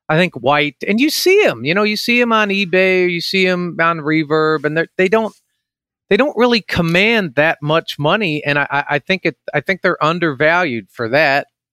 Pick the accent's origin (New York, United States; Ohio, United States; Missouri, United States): Ohio, United States; Cleveland; I was from Cleveland.